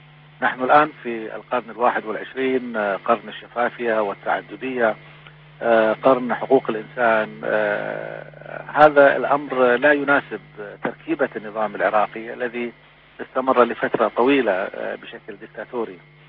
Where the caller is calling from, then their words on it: Beirut, Beirut Governorate, Lebanon; وأنا بكلمك من بيروت